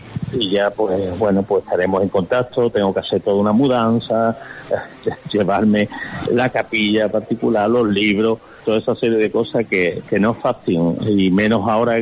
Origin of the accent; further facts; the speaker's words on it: Osuna, Andalusia, Spain; now in Jerez, Spain; como los tengo puestos aquí en Jerez, en el salón de mi casa tengo los 3 cuadros de mi pueblo, y que ya sabéis que soy de Osuna, a la cual le tengo que tanto cariño